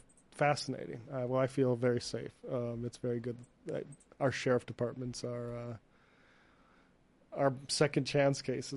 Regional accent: North Dakota, United States; the governor of my home state, North Dakota

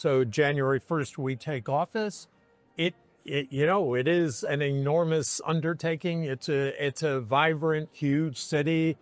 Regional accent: Syracuse, New York, United States; where I grew up in Syracuse, New York

